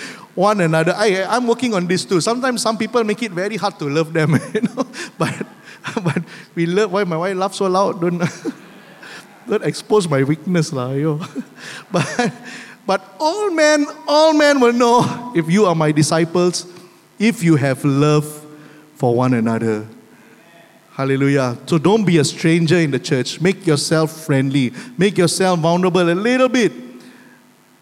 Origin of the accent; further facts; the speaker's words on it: Malaysia; Say, we're from Malaysia.